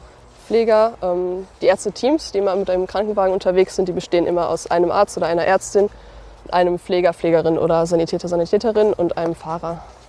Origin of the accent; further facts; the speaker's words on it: Bottrop, North Rhine-Westphalia, Germany; Ich bin 26 Jahre alt und ich komme aus Bottrop.